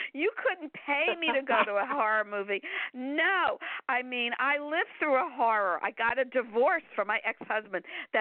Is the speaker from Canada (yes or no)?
no; Miami Beach, Florida, United States; Okay, I was born and raised in Miami Beach, Florida.